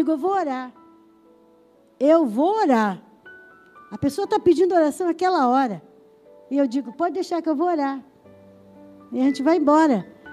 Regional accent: Linha Velha, Brazil; now in Nova Iguaçu, Brazil; Eu moro aqui em Nova Iguaçu, sou lá de Cabo Sul, de Linha Velha.

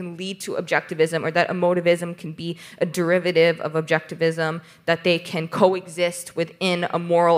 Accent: New York, United States; I'm from New York, I can do that.

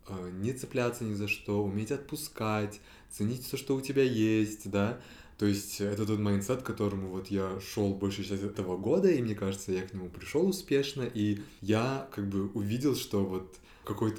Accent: Shymkent, Kazakhstan; now in Almaty, Kazakhstan; Вообще, я из Шымкента, наверное, люди, которые активно слушают, знают уже об этом. Это мой родной город. Вот, но последние 10 лет я живу в Алматы, и так же, как и Мира. Хоть я и не коренной алматинец, в кавычках, но я тоже очень-очень сильно люблю Алматы.

